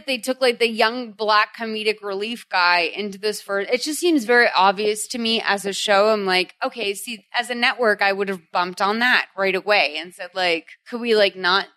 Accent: Boston, Massachusetts, United States; Well, I grew up watching Cheers because I'm from Boston.

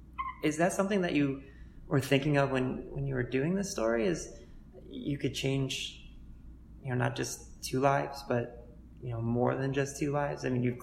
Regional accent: Cleveland, Ohio, United States; I grew up in Cleveland as well. I'm a native

